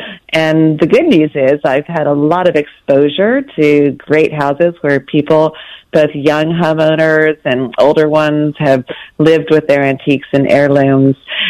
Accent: the South, United States; Well, I grew up in the South with grandmothers and great aunts who lived in old houses

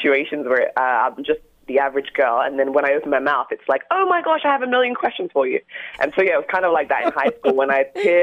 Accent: London, United Kingdom; now in Toronto, Canada; I come from London, England, and I currently live in downtown Toronto. I've been here for about 15 years.

